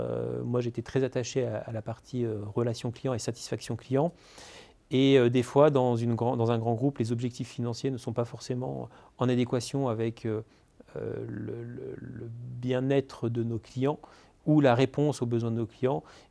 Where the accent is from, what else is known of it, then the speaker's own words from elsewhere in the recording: Lyon, Auvergne-Rhône-Alpes, France; puisque je suis lyonnais à l'origine